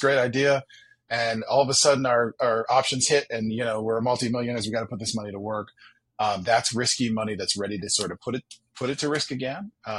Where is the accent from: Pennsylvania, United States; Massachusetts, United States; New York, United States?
New York, United States; Buffalo; I'm from Buffalo originally, which is where I am now.